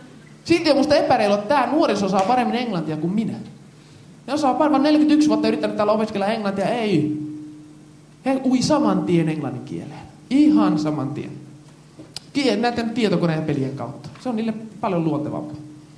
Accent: Jyväskylä, Central Finland, Finland; Mä oon itse jyväskyläläinen ja mulla on 3 lasta

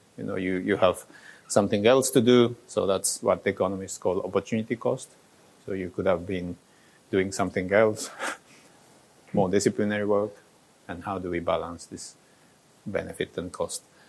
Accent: Japan; English is a second language; now in Helsinki, Finland; I just came from Helsinki. I'm originally from Japan.

